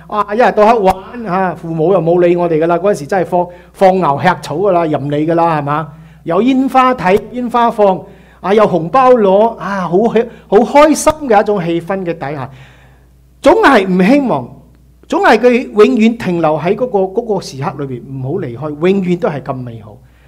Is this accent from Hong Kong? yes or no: no; Malaysia; 大家知道我在马来西亚长大，基本上有三大宗教，在我成长过程有三大宗教